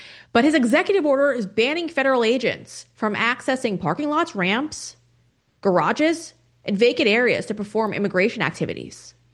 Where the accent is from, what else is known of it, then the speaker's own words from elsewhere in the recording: New York, United States; I'm from New York. My dad's obviously Italian